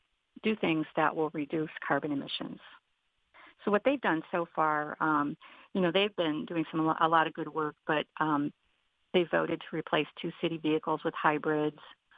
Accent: Montague, Michigan, United States; I am a Muskegon area resident for the last 50 years. And I was raised in Montague, where I live today.

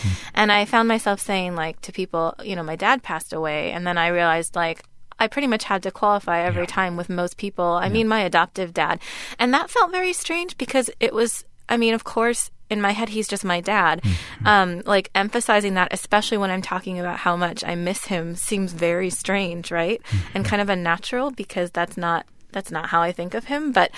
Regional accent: Oregon, United States; also born or lived in Seattle; I was born in Seattle and I was at the Seattle Children's Hospital because I had been in the neonatal intensive care unit for several months. My adoptive parents by then had moved to Southern Oregon, which is why I grew up there in a fairly small white community.

